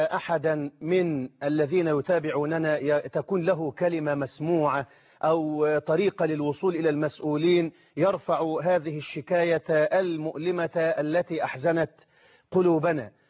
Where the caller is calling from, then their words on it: Cairo, Cairo Governorate, Egypt; وأنا أناشد البرنامج من القاهرة